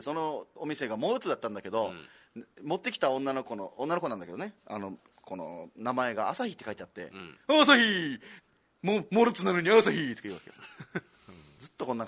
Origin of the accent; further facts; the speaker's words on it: Okinawa, Japan; でまあ沖縄から来たんで